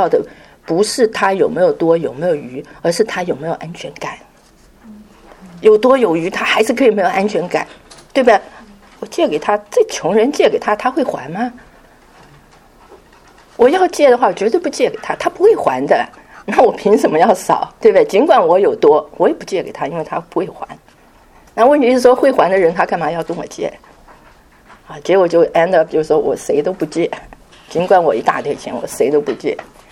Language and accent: Chinese; China; 那看看我们中国人的背景